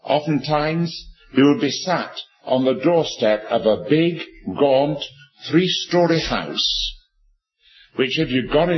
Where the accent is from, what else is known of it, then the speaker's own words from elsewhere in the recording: Manchester, North West England, United Kingdom; And it said, another body found in Manchester's murder mine. I came from Moss Side. I came from a slum home.